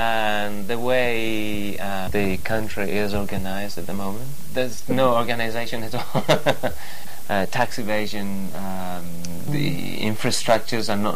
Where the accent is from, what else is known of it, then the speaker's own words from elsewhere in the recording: Parma, Emilia-Romagna, Italy; English is a second language; I'm from Parma.